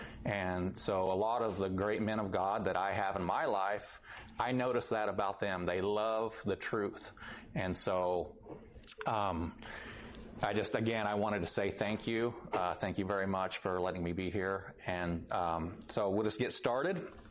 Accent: Oklahoma City, Oklahoma, United States; where I grew up around Oklahoma City, between Oklahoma City and Stillwater.

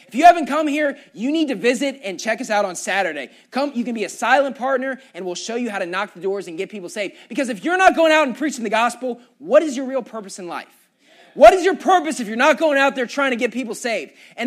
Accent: West Virginia, United States; And I was from West Virginia. You know, it's like the whitest state, literally.

